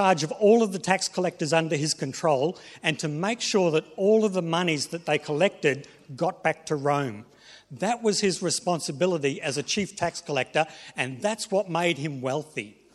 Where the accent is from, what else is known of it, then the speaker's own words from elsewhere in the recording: Queensland, Australia; now in Tasmania, Australia; when Hobart takes on Brisbane Heat, I'm a Queenslander, when Hobart takes on Queensland, I support Tassie. I'm a Tasmanian.